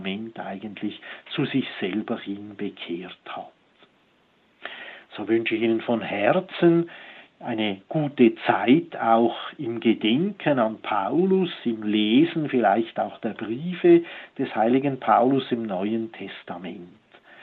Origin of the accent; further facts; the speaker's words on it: Switzerland; in dem Sinn sind wir Schweizer ja sozusagen auch die Heiden. Wir sind ja nicht Juden gewesen, sondern außerhalb des Judentums aufgewachsen